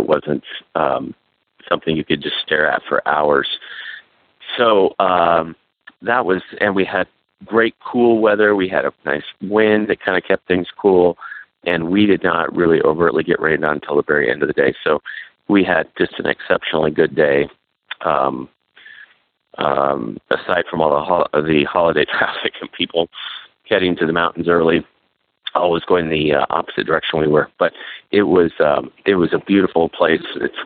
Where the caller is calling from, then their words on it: Cuba, New Mexico, United States; I am calling from Cuba, the one in New Mexico.